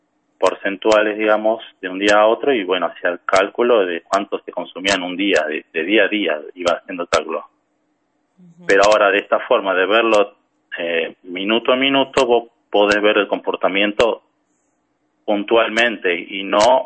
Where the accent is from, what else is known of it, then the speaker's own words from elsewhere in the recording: Campana, Buenos Aires Province, Argentina; No, yo en realidad soy de Campana, provincia de Buenos Aires. Después de que me recibí de técnico electromecánico, Me decidí por la ingeniería en electrónica y bueno, la cursé allá en la UTN de Medrano.